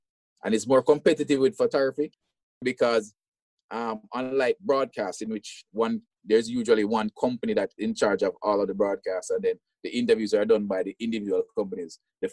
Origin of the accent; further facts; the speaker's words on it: Jamaica; As a Jamaican, I kind of felt